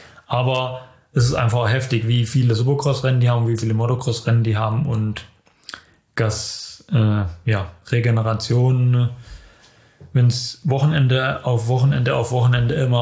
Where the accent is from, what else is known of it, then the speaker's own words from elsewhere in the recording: Germany; dann stehst du da mit den amerikanischen und französischen Stars am als Deutscher, wo 2-mal in Villingen-Schwenningen war, am Start.